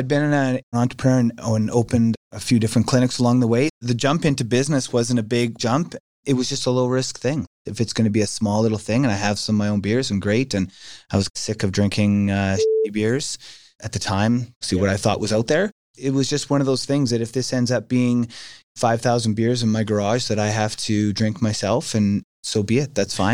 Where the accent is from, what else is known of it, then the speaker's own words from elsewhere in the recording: Saskatchewan, Canada; now in Calgary, Canada; Well, I grew up in Saskatchewan.